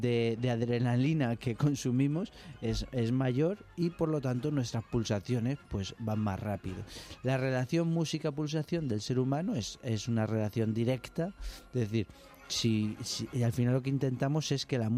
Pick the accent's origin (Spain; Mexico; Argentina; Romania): Spain; queda patente que soy español